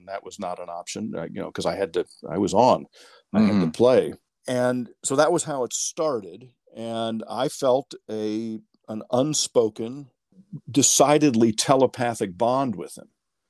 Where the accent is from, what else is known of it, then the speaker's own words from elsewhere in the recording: Kentucky, United States; also born or lived in Yellow Springs; And I grew up in Kentucky after having lived in Yellow Springs.